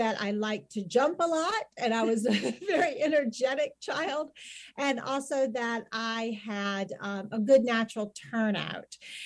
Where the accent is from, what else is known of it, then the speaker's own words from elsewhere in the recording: North Carolina, United States; now in Brazil; growing up in a really small town in the coastal part of North Carolina